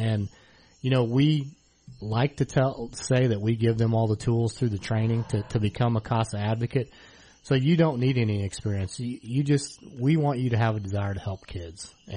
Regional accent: Mattoon, Illinois, United States; My mom is a Welsh, so I've got some German and Irish in me. But I grew up down in Mattoon. Went to Mattoon High School, Lakeland College, EIU. And in 1990, found my way to Champaign

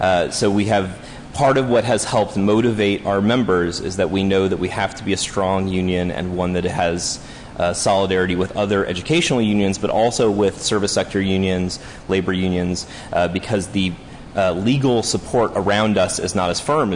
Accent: Missouri, United States; I'm originally from Missouri, which does not let most of its educational sector unionize.

